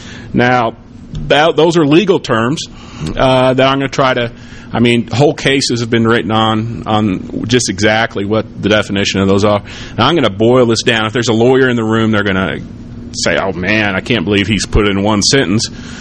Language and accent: English; Missouri, United States; I am a lawyer from Missouri.